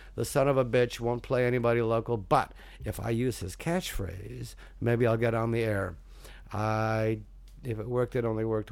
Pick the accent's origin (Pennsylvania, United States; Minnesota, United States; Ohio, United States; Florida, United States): Ohio, United States; of course, because we're all from Ohio, and it's an Ohio thing, as you know.